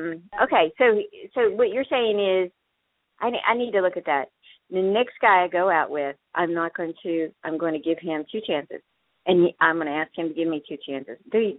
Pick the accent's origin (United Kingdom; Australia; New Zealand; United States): United States; North Carolina; But I said, I am so shy, and I'm from North Carolina.